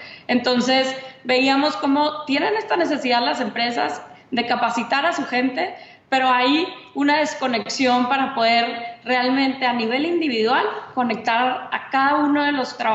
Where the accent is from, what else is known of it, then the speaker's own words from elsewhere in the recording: Monterrey, Nuevo León, Mexico; crecimos jugando fútbol juntas en Monterrey, en México.